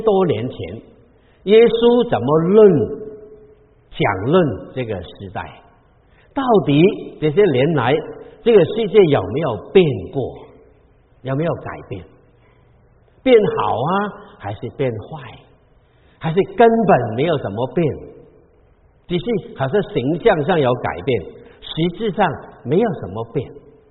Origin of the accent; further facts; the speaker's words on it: Guangdong, China; 我是广东人哈，